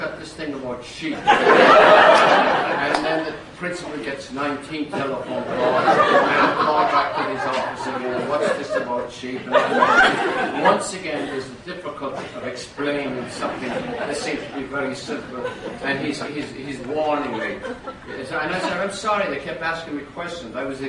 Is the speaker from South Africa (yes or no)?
no; Ireland; now in United States; So I tell them a few stories about growing up in Ireland